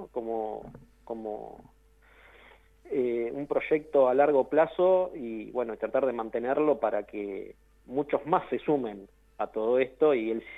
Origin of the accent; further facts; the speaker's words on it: Argentina; hablo en la generalidad de lo que somos como argentinos.